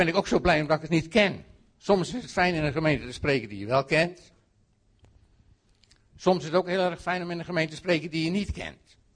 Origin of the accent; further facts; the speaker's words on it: Putten, Gelderland, Netherlands; now in Ermelo, Netherlands; Ik woon dan nu sinds maart in Ermelo. Maar sommigen van jullie weten dat ik ben opgegroeid in Putten. Mijn ouders waren Ermeloers, maar wij kwamen in Putten terecht omdat mijn ouders woonden op de grens Ermelo-Putten.